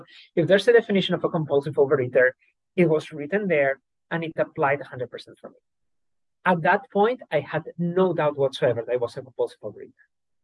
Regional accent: Spain; growing up in Spain in the sort of 80s, there was basically one religion. You know, it was Catholic.

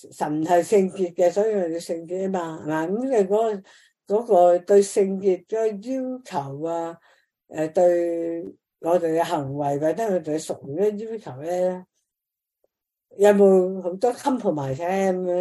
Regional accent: Australia; 咁我成日谂，我哋澳洲人都有呢样嘢噶吓

